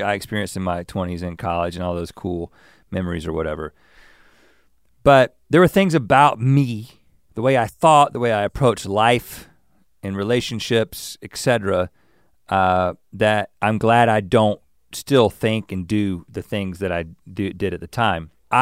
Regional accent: the South, United States; I'm saying that I'm from the South, and in many different ways, that mentality was around me.

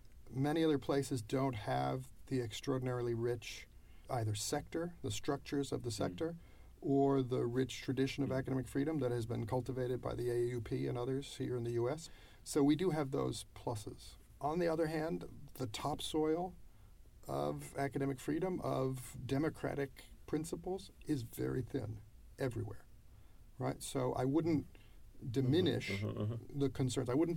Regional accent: United States; now I'm an American, so I'm speaking about America

